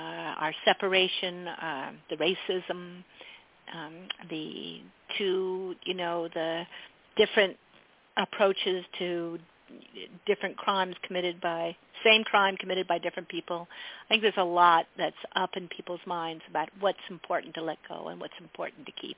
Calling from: Ronan, Montana, United States; I am here from Ronan, Montana, on this wild week in the eclipses, yes.

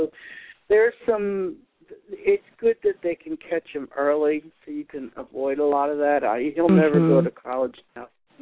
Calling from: California, United States; I'm calling from Northern California.

